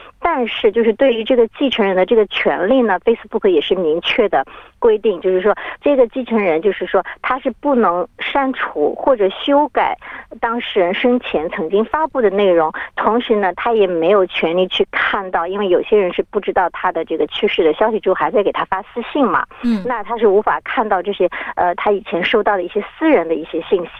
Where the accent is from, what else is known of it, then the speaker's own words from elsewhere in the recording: China; 因为大多数的我们中国人用的可能 Facebook 不是太多